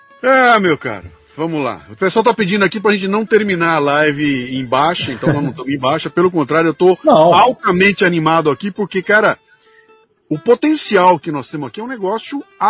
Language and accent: Portuguese; Brazil; E quando ele perguntava de onde você é, eu falava, eu sou do Brasil.